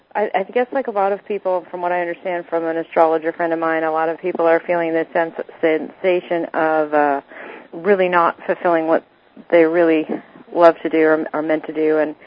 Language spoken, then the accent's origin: English; Pennsylvania, United States; I am from Pennsylvania.